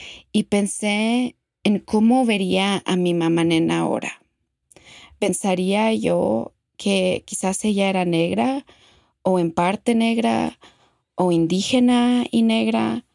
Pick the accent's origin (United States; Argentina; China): United States; mi experiencia como mexicana estadounidense de primera generación en los Estados Unidos, cómo me han moldeado mis raíces mexicanas